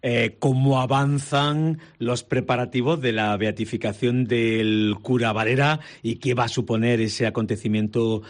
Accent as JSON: {"language": "Spanish", "town": "Adra", "region": "Andalusia", "country": "Spain", "tie": "born or raised there", "said": "El pasado jueves, la diócesis celebraba en Adra, en mi pueblo, la jornada martirial dedicada"}